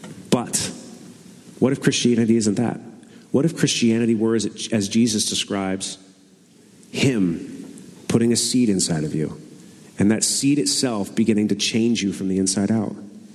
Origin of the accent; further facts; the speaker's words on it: Redlands, California, United States; Growing up in Redlands in Southern California, it's an old orange grove town that kind of got converted into suburbia.